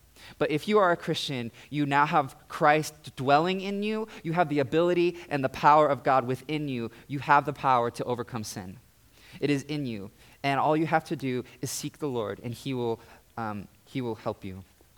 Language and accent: English; California, United States; born there; also born or lived in North Carolina / Tennessee / Pennsylvania / Kansas; I was born in California. We moved a lot there, and then, like, North Carolina and Tennessee, Pennsylvania and Kansas, and somewhere else.